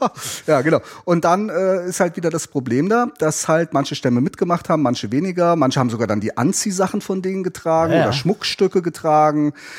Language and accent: German; Koblenz, Rhineland-Palatinate, Germany; Und im Dialekt sagt man auch immer noch Covalenz. Covalenz. Ich komme aus Covalenz.